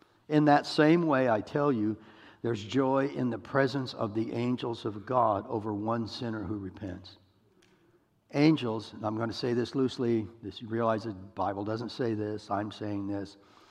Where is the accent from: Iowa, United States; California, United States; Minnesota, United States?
Iowa, United States; You know, and I'm just me. I'm from Iowa, for heaven's sakes, you know.